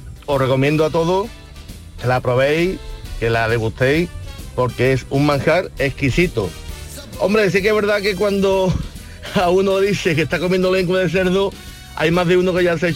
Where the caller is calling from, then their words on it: Gines, Andalusia, Spain; Os llamo desde Gines, desde Sevilla.